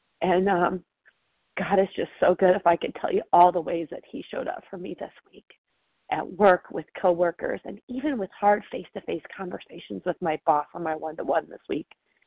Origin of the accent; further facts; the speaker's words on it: Colorado, United States; I'm recovered from Colorado.